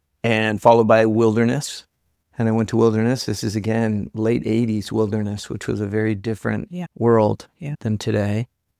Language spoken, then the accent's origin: English; San Diego, California, United States; And I grew up here in San Diego, and I'm a little older, a little longer in the tooth.